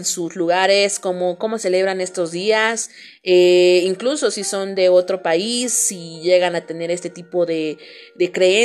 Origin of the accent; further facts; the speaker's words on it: Mexico; porque pues soy mexicana y es algo que realmente me enorgullece